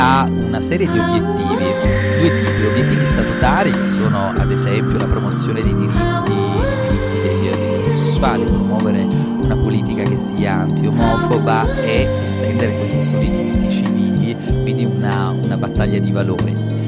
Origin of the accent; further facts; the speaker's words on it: Apulia, Italy; now in Trento, Italy; Ho 27 anni e vivo a Trento ormai da tanto tempo. Sono un trentino doc, sono un pugliese trapiantato a Trento.